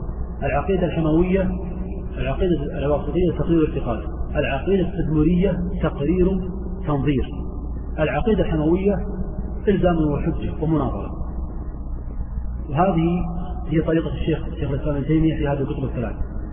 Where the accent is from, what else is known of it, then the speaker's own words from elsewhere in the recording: Saudi Arabia; عندنا في الحجاز او في نجد او في الجزيره العربيه